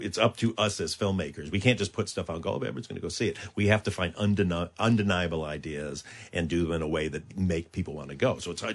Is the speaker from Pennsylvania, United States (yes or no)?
no; Michigan, United States; And I'm from Michigan, so I'm going to be drunk.